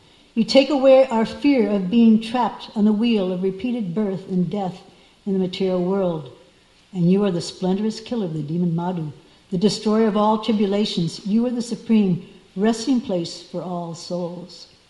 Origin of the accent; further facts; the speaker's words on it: Miami, Florida, United States; I used to live in Miami. I was raised in Miami. And I hadn't been back there for years.